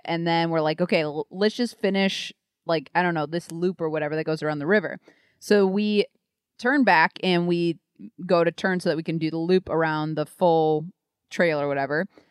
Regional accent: Michigan, United States; We're born and raised in Michigan, and Court has never really left Michigan.

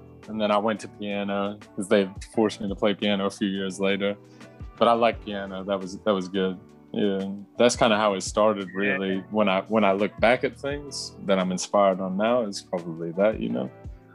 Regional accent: Portsmouth, South East England, United Kingdom; also born or lived in Orlando, United States; I grew up in Portsmouth in England, so that's down south. Not this kind of, it's a bit crummy, you know, it's not that nice.

